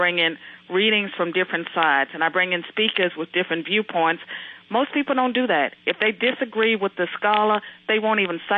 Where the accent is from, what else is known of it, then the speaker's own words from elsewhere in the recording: Virginia, United States; And, again, I come from Virginia. I was born 20 miles from Booker T. Washington's birthplace.